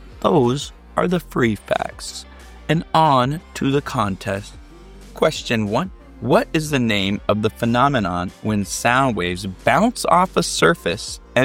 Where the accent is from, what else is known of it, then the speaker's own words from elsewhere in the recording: Oregon, United States; Us Americans are historically bad at geography. Oregon is my home state and my alma mater.